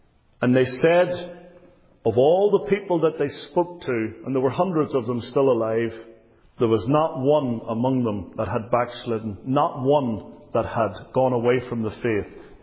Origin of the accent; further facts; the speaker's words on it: Northern Ireland, United Kingdom; he preached in a place near my hometown called Holywood, near Belfast.